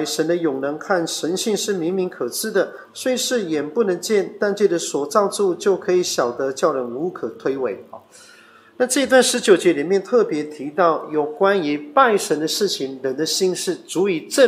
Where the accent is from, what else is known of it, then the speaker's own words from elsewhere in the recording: China; 我们中国人啊，这个造字很微妙啊。